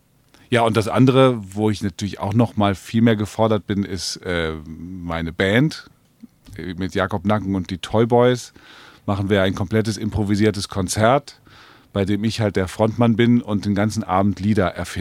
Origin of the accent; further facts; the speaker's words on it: Cologne, North Rhine-Westphalia, Germany; dann ist es ja bei uns in Köln genauso